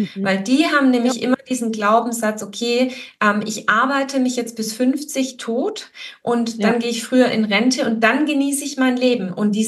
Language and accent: German; Baden-Württemberg, Germany; ich bin auch hier in Baden-Württemberg groß geworden